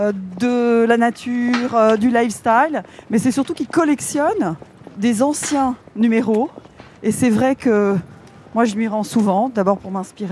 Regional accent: Denmark; j'ai été élevée beaucoup au Danemark aussi

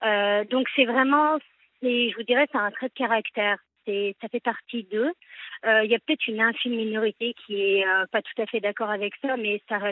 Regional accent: France; moi, je suis française

